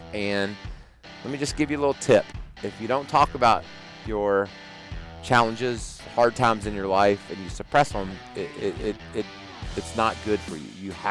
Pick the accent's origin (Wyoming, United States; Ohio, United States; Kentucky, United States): Kentucky, United States; Owensboro; So thank you, Stefan from Owensboro. That's my hometown.